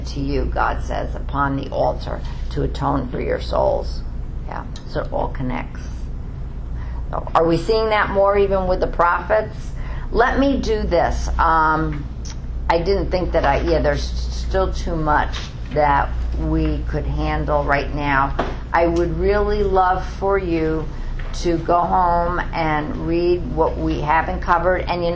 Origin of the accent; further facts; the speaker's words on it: Bronx, New York, United States; I'm from the Bronx. I never got into planting, etc., etc.